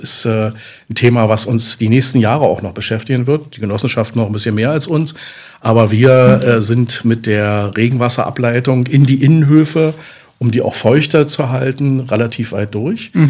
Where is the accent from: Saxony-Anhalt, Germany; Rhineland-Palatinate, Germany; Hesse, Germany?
Saxony-Anhalt, Germany; Magdeburg; meine Heimatstadt ist Magdeburg